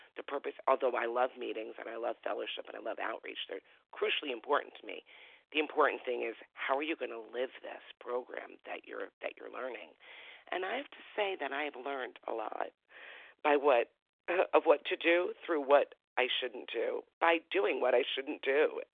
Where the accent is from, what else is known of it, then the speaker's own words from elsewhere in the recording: New York, United States; Yeah, hi, good morning. … I'm from New York.